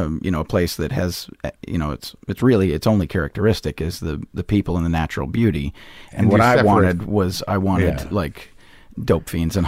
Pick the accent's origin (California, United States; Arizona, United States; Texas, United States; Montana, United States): Montana, United States; Missoula; fire brought our family, working with forest fires brought our family to Montana. And I did my principal growing up in Missoula, Montana.